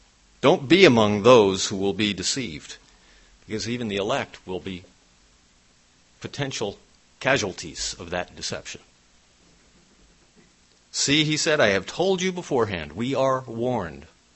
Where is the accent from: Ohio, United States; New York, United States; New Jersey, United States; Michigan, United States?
New York, United States; When I was sent as a ministerial assistant to Eastern Pennsylvania, I was from New York. My home congregation was in New York